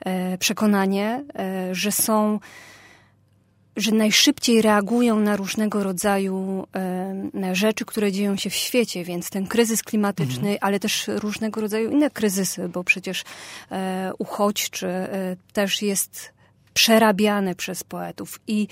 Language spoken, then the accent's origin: Polish; Lesser Poland, Poland; wychowując się w Beskidzie Sądeckim, w małej miejscowości, w sąsiedztwie ubojni, w bardzo takim charakterystycznym, powiedzmy, charakterystycznej, zamkniętej społeczności